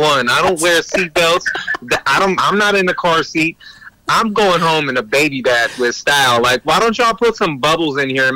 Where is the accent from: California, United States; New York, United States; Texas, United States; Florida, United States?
California, United States; Sacramento; for me, too, you know, like when we moved to Vacaville, and I was like this kid from Vacaville. I'm like, I'm from Sac.